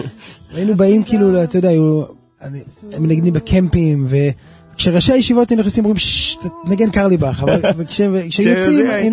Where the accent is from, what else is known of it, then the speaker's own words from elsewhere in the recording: Jerusalem, Jerusalem District, Israel; בגיל חודש וחצי, הגענו לנחלאות בירושלים